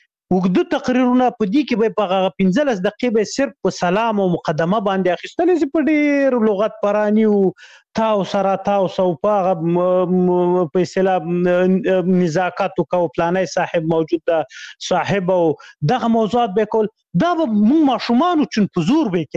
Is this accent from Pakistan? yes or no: yes; Khyber Pakhtunkhwa, Pakistan; ما ماشومتوب په شمشتو کې تیر کړی، شمشتو مهاجرینو کمپوس